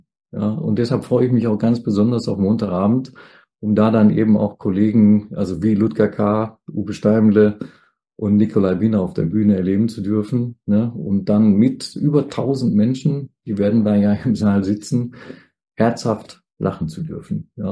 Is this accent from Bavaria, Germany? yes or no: no; North Rhine-Westphalia, Germany; Also ich bin ja ein Kind des Ruhrpotts